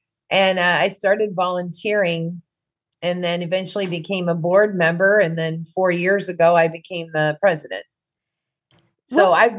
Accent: Crown Point, Indiana, United States; For me, I grew up in Crown Point, and I didn't pay that much attention to the jail growing up.

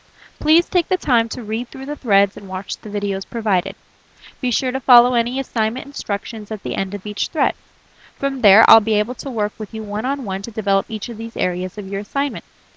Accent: Colorado, United States; I'm from Southern Colorado, and I've been an advisor here at UMUC since February 2010.

